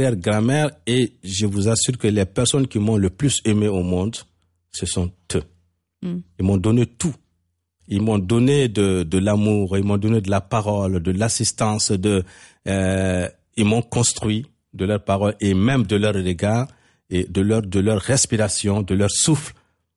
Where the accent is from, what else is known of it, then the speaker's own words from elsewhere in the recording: Bamako, Mali; Je suis resté dans le village parce que je venais de Bamako. Je dis, bon, je suis un citadin.